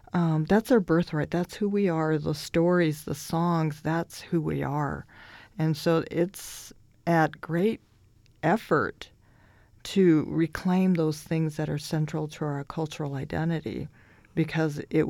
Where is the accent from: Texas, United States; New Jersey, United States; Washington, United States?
Washington, United States; Spokane; Nation, so I'm a Spokane human being, you know.